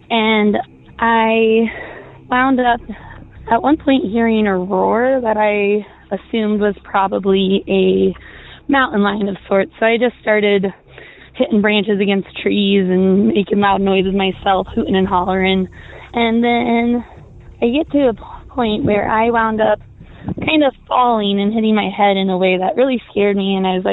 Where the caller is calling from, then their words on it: Colorado, United States; I'm calling from Colorado, but in regards to Southern California, Altadena, actually.